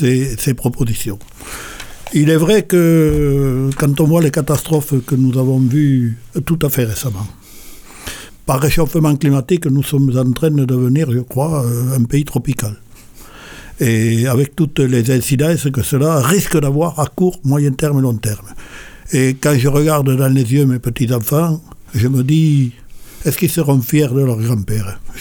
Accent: Occitanie, France; born there; Vous savez, je suis né en Occitanie.

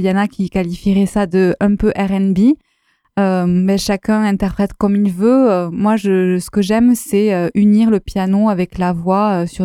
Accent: Lavaur, Occitanie, France; comme je suis tarnaise à la base, que je suis née à Lavaur

